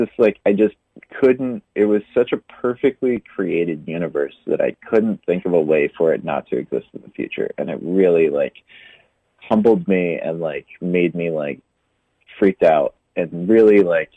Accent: Flint, Michigan, United States; also born or lived in Chicago / St. Louis; I came from Flint and I saw this really powerful, like, collapse of a city. And, you know, as I've traveled around, I've lived in Chicago and I've lived in St. Louis and quite a few places at this point

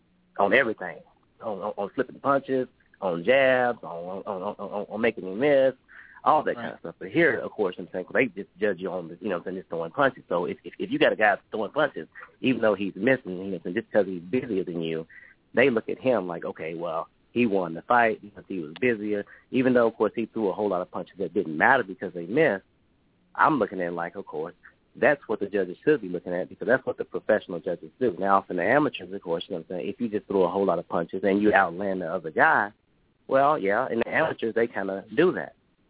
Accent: Oklahoma, United States; You know, I'm from Oklahoma and you know, like Texas and Missouri.

